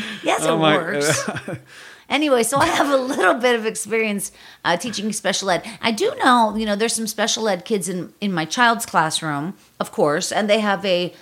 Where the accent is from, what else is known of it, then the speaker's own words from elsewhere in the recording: Pittsburgh, Pennsylvania, United States; now in Los Angeles, United States; And that kind of cracks me up because, like, I'm from Pittsburgh. My whole family's from back east.